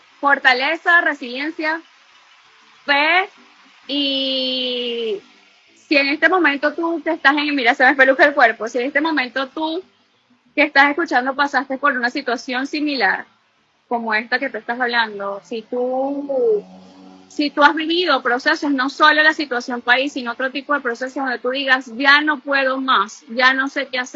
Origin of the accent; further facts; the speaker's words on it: Venezuela; así somos las venezolanas, somos mujeres aguerridas, echadas para adelante, que no nos detenemos ante las circunstancias